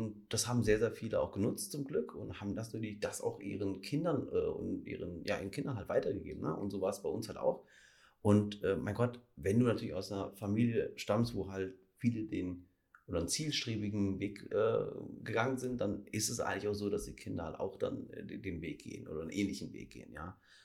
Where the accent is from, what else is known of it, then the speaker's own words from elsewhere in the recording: North Rhine-Westphalia, Germany; ich bin halt aus dem Ruhrgebiet, aus dem tiefsten Pott.